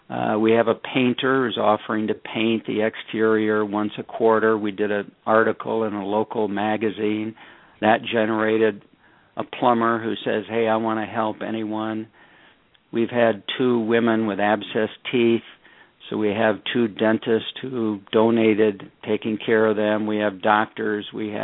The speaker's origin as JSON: {"language": "English", "region": "Michigan", "country": "United States", "tie": "born or raised there", "said": "Gee, it goes way back to the little town that I was raised in Michigan"}